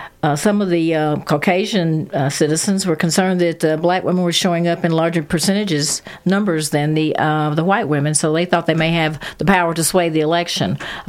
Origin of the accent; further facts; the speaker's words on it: New Jersey, United States; born there; I have allegiance to both states. I was born in New Jersey.